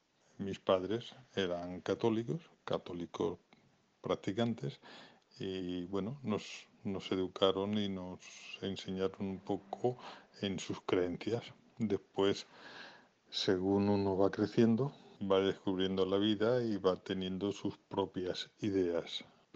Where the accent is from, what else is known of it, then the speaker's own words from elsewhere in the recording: Málaga, Andalusia, Spain; also born or lived in Madrid; yo siempre digo que soy madrileño de nacimiento y malagueño de adopción. En Madrid viví 14 años y el resto de mi vida lo he pasado en Málaga.